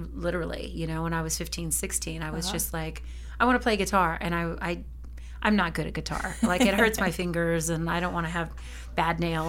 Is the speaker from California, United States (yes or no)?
yes; Norwalk, California, United States; In Norwalk, California.